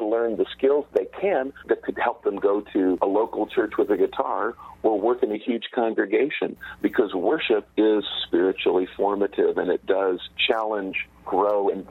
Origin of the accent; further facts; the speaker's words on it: United States; which is mind-blowing for me to hear, being an American, and thinking, we're always going to have freedom.